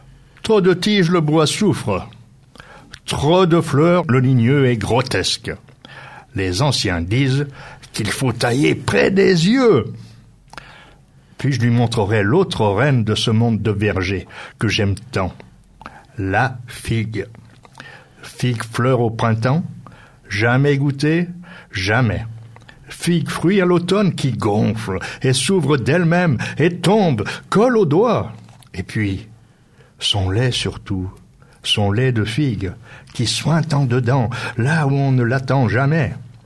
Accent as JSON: {"language": "French", "town": "Bourgoin-Jallieu", "region": "Auvergne-Rhône-Alpes", "country": "France", "tie": "born there", "said": "je suis né, moi aussi, à Bourgoin-Jallieu."}